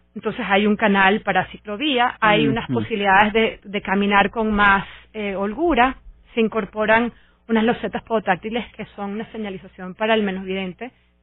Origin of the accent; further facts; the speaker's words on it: Caracas, Capital District, Venezuela; porque nos va a reflejar como caraqueños de una manera más justa